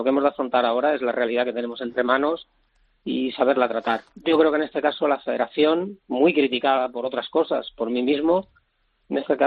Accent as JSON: {"language": "Spanish", "country": "Spain", "said": "Yo me siento muy español"}